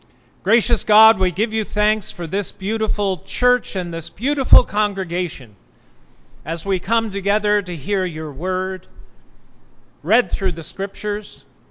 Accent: Reading, Pennsylvania, United States; I come from Reading, Pennsylvania, so I've been to Philadelphia quite often in my early years.

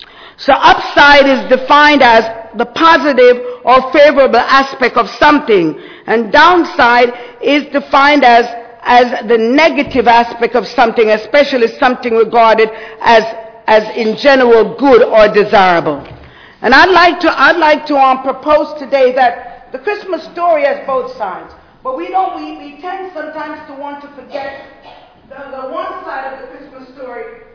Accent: Jamaica; You know, I'm Jamaican, so I'm always trying to look for a little bit of hope.

